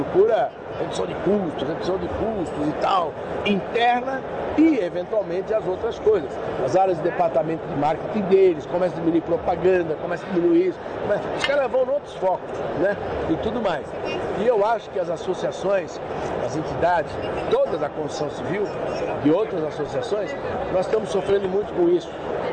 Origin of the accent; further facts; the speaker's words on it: Brazil; Então, sou eu como brasileiro que eu sou, fico chateado.